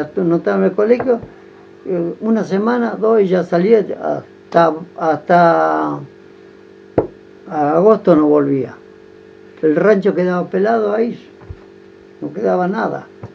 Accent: General Pinedo, Chaco, Argentina; born there; En el Chaco, en General Pinedo.

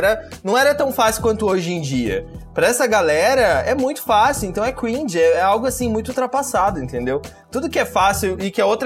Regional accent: São Paulo, Brazil; born there; Eu sou urbano, gente. Nasci em Sampa, meu.

